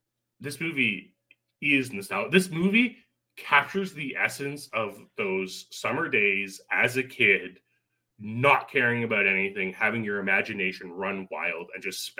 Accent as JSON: {"language": "English", "country": "Canada", "said": "Again, yes, I'm Canadian."}